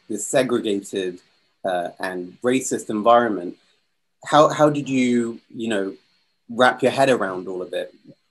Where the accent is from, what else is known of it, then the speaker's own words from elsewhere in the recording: Kenya; because I'm actually Kenyan myself.